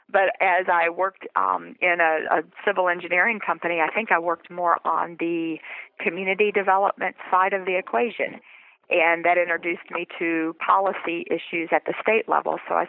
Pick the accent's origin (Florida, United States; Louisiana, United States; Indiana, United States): Indiana, United States; Jeffersonville; I'm practicing what I love in my hometown. I was raised in Jeffersonville, Indiana